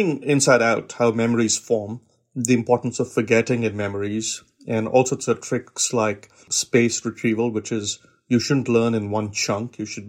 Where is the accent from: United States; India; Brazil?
India; I grew up in India